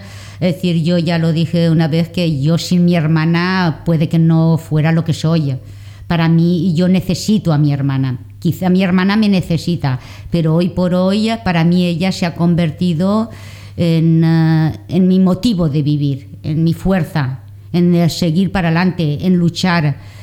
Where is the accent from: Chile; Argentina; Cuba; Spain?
Spain; Valencia, Valencian Community; Nosotros somos de Valencia.